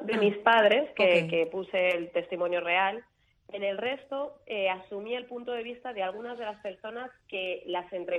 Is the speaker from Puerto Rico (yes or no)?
no; Alcorcón, Community of Madrid, Spain; Yo en realidad vivía en Alcorcón, que es el pueblo que está al lado, que es el extrarradio de Madrid.